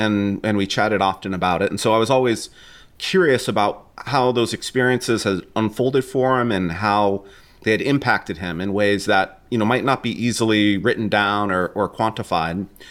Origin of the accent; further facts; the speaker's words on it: California, United States; Growing up in the Bay Area in California, I was very much aware of mass incarceration